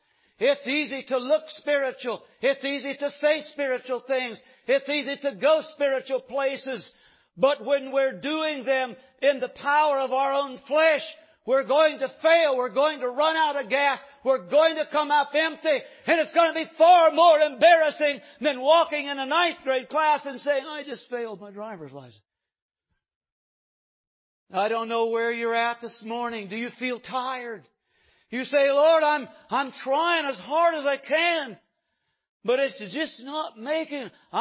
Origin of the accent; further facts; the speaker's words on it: Kansas, United States; We grew up in Kansas in the country, and in those days in Kansas, you could get your driver's license at 14 years old if you had a farm excuse.